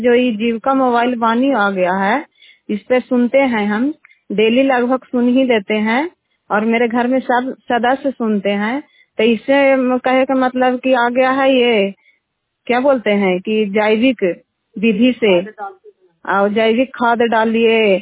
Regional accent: Bhadrudih, Bihar, India; घर भद्रुडीह है, हम नालंदा जिला से हैं।

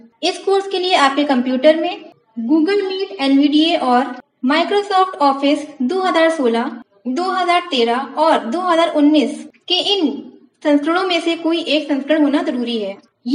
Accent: Lucknow, Uttar Pradesh, India; और मैं लखनऊ से बिलोंग करती हूँ।

